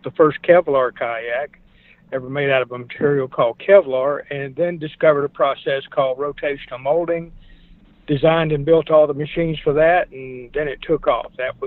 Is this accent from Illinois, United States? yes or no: no; South Carolina, United States; Well, I grew up in South Carolina. Went to Clemson University, got a degree in electrical engineering